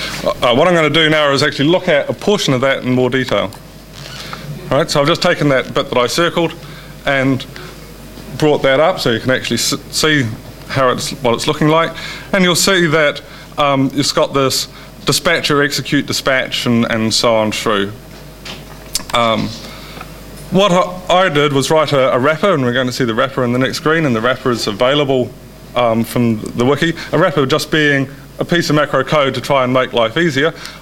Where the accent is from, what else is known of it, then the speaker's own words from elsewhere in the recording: New Zealand; I'm from New Zealand.